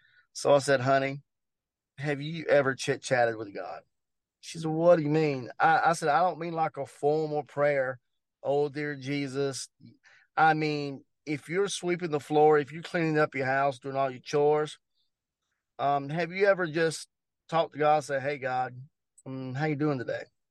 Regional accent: Georgia, United States; I was born and raised in Georgia, and it's what we call that Southern hospitality.

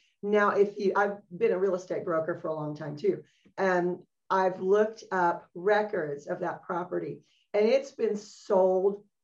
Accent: Texas, United States; that I heard growing up in Texas

